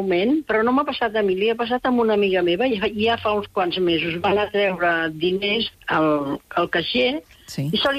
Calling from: Barcelona, Catalonia, Spain; però sóc de Barcelona, no de Piera.

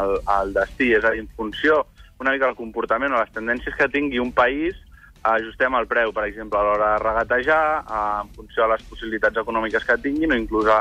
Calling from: Catalonia, Spain; Jo sóc de l'Ella, d'aquí del Maresme.

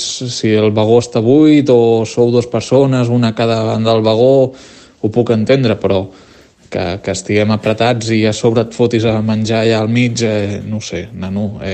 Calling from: L'Hospitalet de Llobregat, Catalonia, Spain; de l'Hospitalet.

